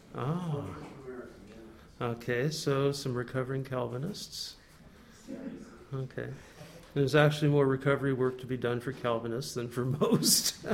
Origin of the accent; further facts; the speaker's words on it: United States; as Americans, growing up in American culture